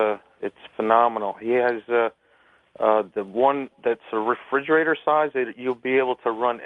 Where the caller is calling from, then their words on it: Georgia, United States; I'm calling from Georgia.